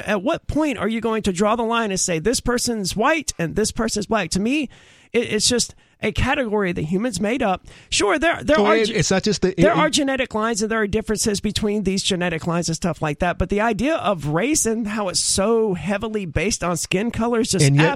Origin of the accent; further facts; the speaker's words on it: Mississippi, United States; I'm from Mississippi, and even it was understood that, you know, dad would be really upset if my sister did